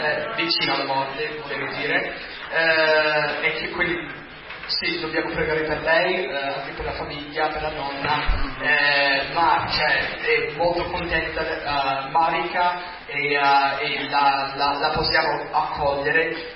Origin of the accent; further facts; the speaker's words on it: United States; perché sono americano, non ci capisco